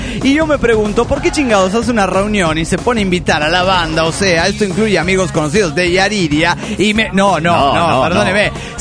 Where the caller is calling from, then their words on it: Monterrey, Nuevo León, Mexico; de Monterrey, Nuevo León, México.